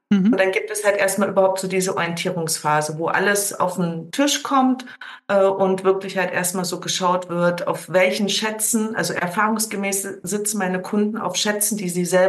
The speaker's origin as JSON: {"language": "German", "region": "East Germany", "country": "Germany", "tie": "born or raised there", "moved": "yes", "said": "ich bin ja in Ostdeutschland groß geworden und relativ jung nach der Wende dann halt in die alten Bundesländer"}